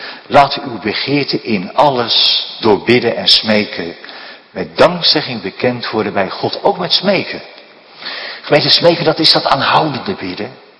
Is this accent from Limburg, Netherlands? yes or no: no; Westland, South Holland, Netherlands; ik kom zelf uit het Westland.